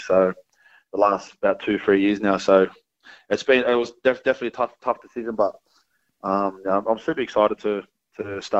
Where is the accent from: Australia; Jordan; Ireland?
Australia; Melbourne, Victoria; Obviously, I was from Melbourne. Only I think 2 players down at the team now from Melbourne.